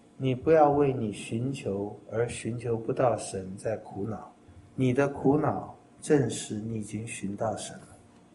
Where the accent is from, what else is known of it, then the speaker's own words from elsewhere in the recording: China; 这个恐怕我们中国人， 我想每一个民族都会很害怕这件事吧。